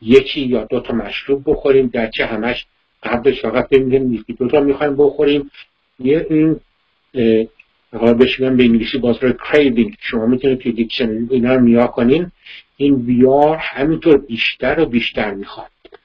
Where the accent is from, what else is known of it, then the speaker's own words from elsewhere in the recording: Iran; moved away as an adult; وقتی من 22 سالم بود که از ایران اومدم بیرون، اینجا هم توی شهر ما فارسی زبون نیستش،